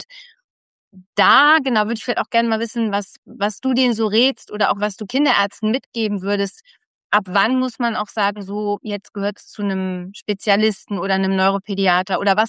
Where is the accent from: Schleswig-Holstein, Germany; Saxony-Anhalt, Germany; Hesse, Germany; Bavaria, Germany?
Hesse, Germany; Wiesbaden; now in Essen, Germany; ich komme ursprünglich aus Wiesbaden. Ich habe in Mainz studiert, war ein bisschen auch noch im Ausland und bin dann aus privaten Gründen nach Essen gekommen